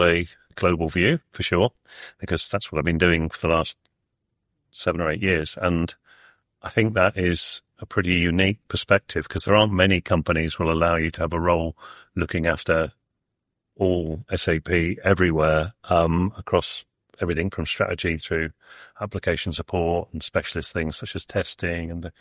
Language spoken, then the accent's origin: English; United Kingdom; Yeah, I'm from Britain.